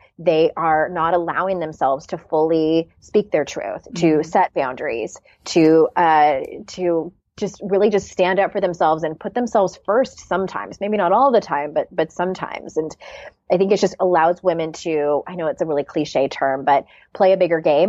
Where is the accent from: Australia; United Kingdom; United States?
United Kingdom; which I'm sure a lot of people can relate to, especially being British.